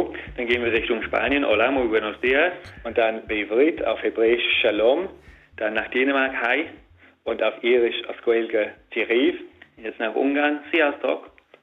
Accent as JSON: {"language": "German", "region": "England", "country": "United Kingdom", "second_language": "German", "said": "als Engländer, viele denken ja, wenn zwei Engländer überhaupt in der Lage sind, eine weitere Sprache zu sprechen"}